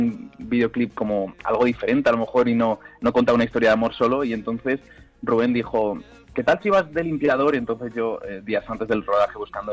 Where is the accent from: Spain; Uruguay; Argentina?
Spain; Villavaliente, Castilla-La Mancha; yo con 4 años ya estaba en mi pueblo, en Villavaliente, en Albacete.